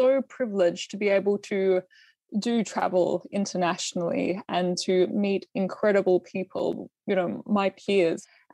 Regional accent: Australia; born there; I was born in Australia.

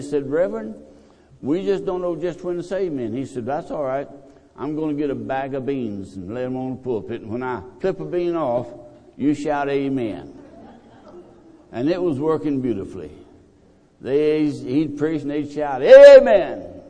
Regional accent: Texas, United States; also born or lived in New Orleans, Louisiana; I was born in New Orleans, and my dad was a sharecropper in Louisiana. We moved to Texas the year I turned 9.

